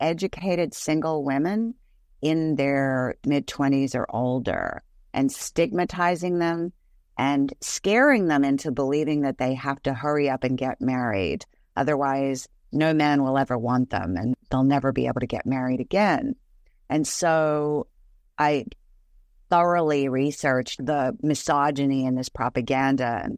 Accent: Australia; also born or lived in Hong Kong; I have lived in a lot of different places around the world. I was born in Hong Kong, and my mother is a Chinese immigrant who actually grew up in Vietnam. I grew up in Australia primarily, but I traveled to China throughout my childhood.

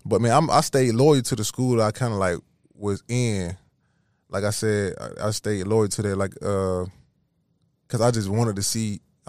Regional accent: Toonsboro, Georgia, United States; So like my neighborhood where I grew up in Toonsboro, like you only stayed in your city.

